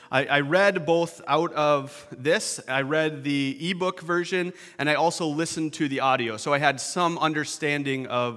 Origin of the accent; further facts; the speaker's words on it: Canada; but I'm Canadian, and I'm really nice, so I'm not going to say anything about it.